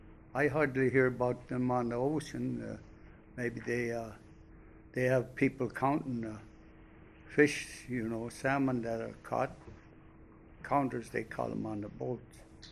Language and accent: English; Bethel, Alaska, United States; And I was born and raised here in Bethel, lived all my life